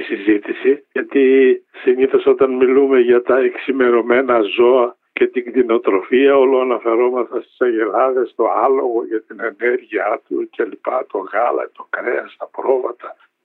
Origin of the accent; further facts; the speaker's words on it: Drama, Eastern Macedonia and Thrace, Greece; Να σας θυμίσω μια φορά από τη δικιά μου εμπειρία στο χωριό μου, στη Δράμα, που πήγαινα στο γυμνάσιο